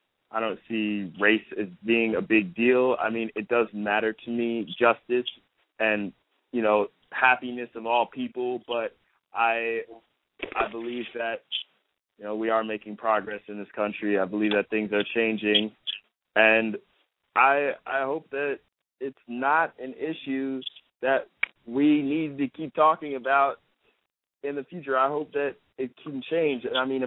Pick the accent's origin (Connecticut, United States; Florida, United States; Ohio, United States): Connecticut, United States; now in Atlanta, United States; I grew up in Connecticut. I went to primarily white schools. And then when I moved to Atlanta, I still felt like an outcast.